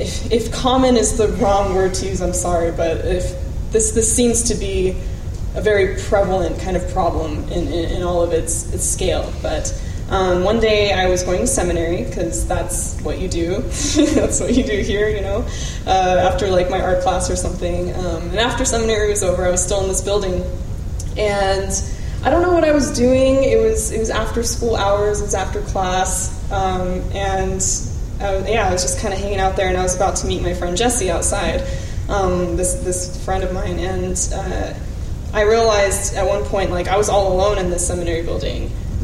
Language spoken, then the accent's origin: English; Japan; also born or lived in United States; I was born in Japan, and I grew up between Japan and different places in the United States, back and forth as well.